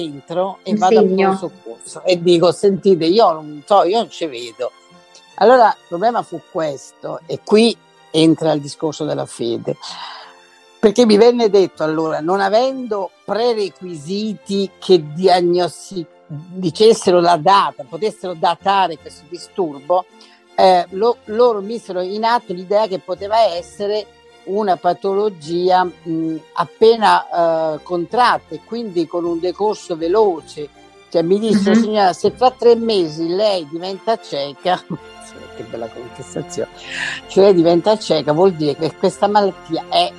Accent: Rome, Lazio, Italy; moved away as an adult; Io sono nata a Roma, ho abitato a Roma fino all'età di 29 anni.

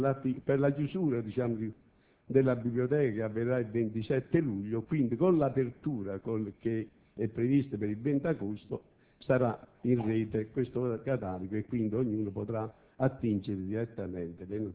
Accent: Monza, Lombardy, Italy; Proprio io provengo da Monza

